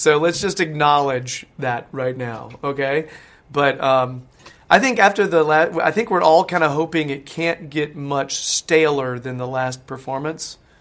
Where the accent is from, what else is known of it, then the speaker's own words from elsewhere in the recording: United States; even I've picked up on that, and I'm American